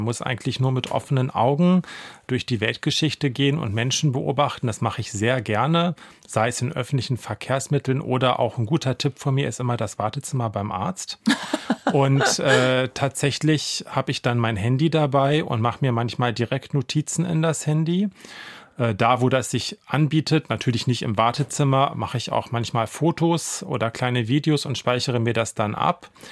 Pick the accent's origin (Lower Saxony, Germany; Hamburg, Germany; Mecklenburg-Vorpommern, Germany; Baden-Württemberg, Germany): Lower Saxony, Germany; Braunschweig; Ich bin in der Nähe der Oker aufgewachsen und die zieht sich ja einmal um das ganze Stadtgebiet herum.